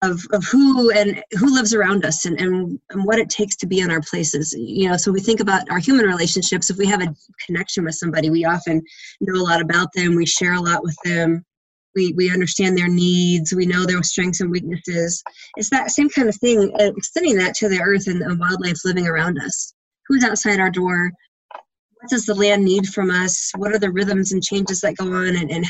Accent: Colorado, United States; I grew up here in Colorado, and we spent our summers camping.

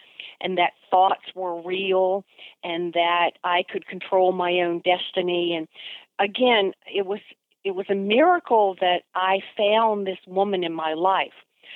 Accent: Chuckatuck, Virginia, United States; So I grew up in Chuckytuck, Virginia, on a farm ranch, a mile and a half from the nearest secondary road.

